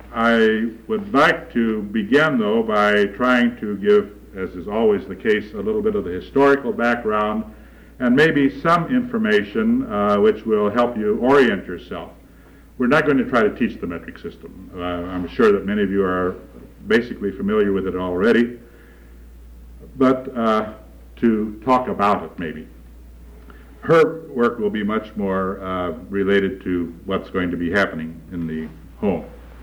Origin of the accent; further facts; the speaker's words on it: Valparaiso, Indiana, United States; Incidentally, we're from Valparaiso, Indiana, and I teach at the university there.